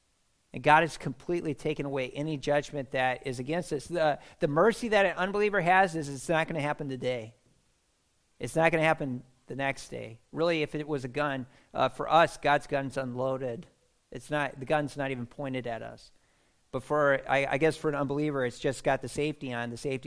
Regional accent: United States; if somebody really has a problem with the fact that I'm American.

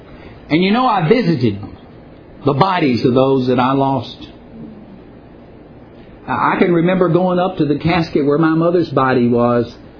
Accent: Louisiana, United States; Well, it's based on a true story out of Louisiana. That's my home state. I don't know that I'm necessarily proud of that.

